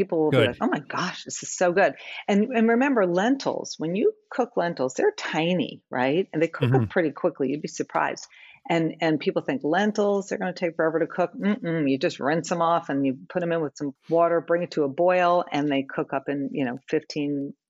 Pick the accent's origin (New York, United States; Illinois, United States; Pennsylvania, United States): New York, United States; accent: New York; and with my New York accent, since I grew up there, I can say that.